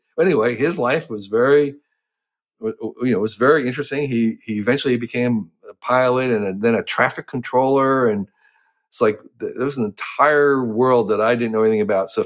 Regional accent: Westfield, New Jersey, United States; In Westfield, New Jersey, and I planted a seedling

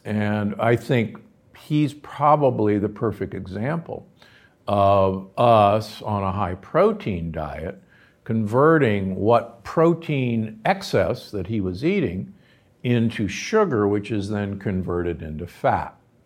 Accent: Omaha, Nebraska, United States; Again, I'm from Omaha, Nebraska originally, but it's there and it's an important thing to realize.

